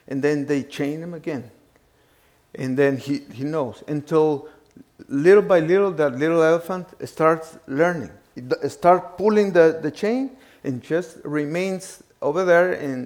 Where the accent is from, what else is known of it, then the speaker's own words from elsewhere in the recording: Guatemala; I'm from Guatemala. Beautiful place in Central America.